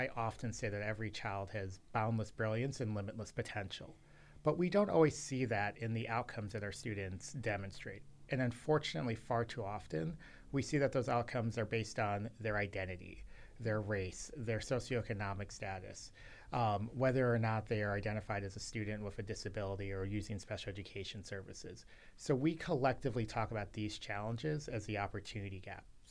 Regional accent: Milwaukee, Wisconsin, United States; My formative education years began here in Milwaukee. I grew up in Sherman Park in a family where my mother deeply valued education.

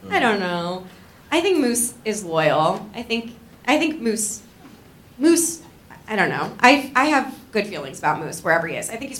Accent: New Jersey, United States; Because I'm from Central Jersey, which exists. So it's the part with trees.

